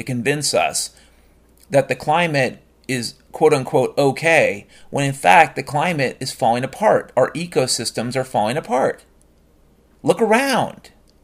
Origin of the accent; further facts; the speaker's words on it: Washington, United States; I grew up in Washington State, folks.